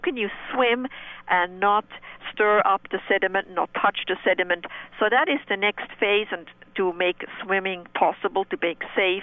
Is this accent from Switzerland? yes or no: yes; Switzerland; So this is a big movement in Europe, and that's where I'm from. I'm from Switzerland. I used to swim in rivers all the time.